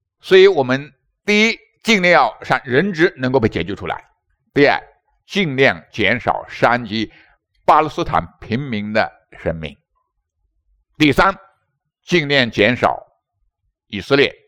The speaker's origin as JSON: {"language": "Chinese", "country": "China", "tie": "born there", "said": "在中国，我们生下来就在，我自己的见证说，我生在口号里，我成长在口号里，"}